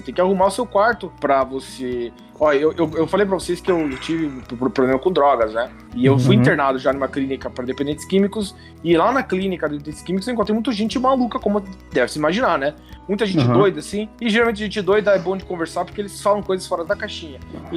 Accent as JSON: {"language": "Portuguese", "town": "Curitiba", "region": "Paraná", "country": "Brazil", "tie": "born or raised there", "said": "Eu morava em Campo Comprido, é um bairro bem de interior aqui de Curitiba, né? Curitiba já é interior, né? E o Campo Comprido era perto de uma colônia ucraniana"}